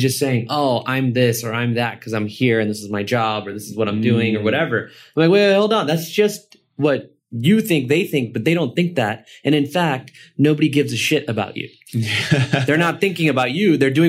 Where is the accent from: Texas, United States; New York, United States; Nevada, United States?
New York, United States; and I grew up in New York from when I was about, I think it was, 5 years old to about 12. And so probably partially a New Yorker myself